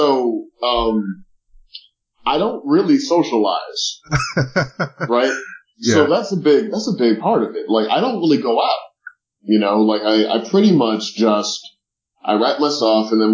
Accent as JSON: {"language": "English", "town": "St. Louis", "region": "Missouri", "country": "United States", "tie": "born or raised there", "said": "I mean, I was growing up in St. Louis, Missouri, where everything is kind of charted out for you."}